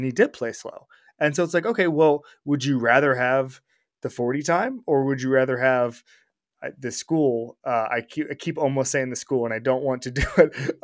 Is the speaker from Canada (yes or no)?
no; Orlando, Florida, United States; he is in my hometown of Orlando, Florida.